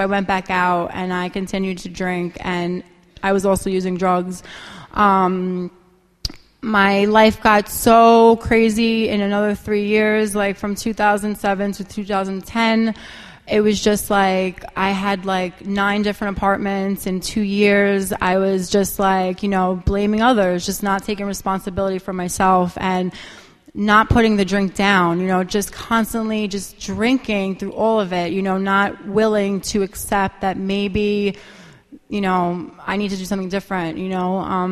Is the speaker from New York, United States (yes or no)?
yes; Brooklyn, New York, United States; it was the fact that I grew up in Brooklyn, it was the subway.